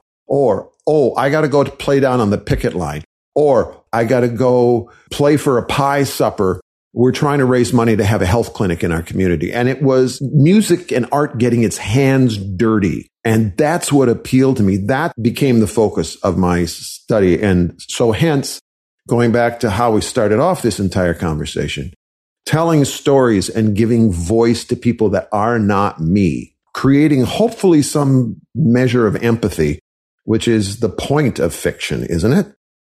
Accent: Wisconsin, United States; You know, as I'm sure you know, I was raised in Wisconsin, and my first exposure to folk music was via the folk music revival.

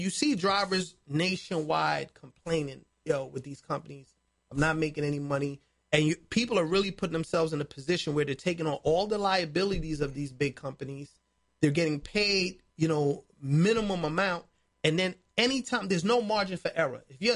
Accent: New York, United States; And I'm from New York on top of that.

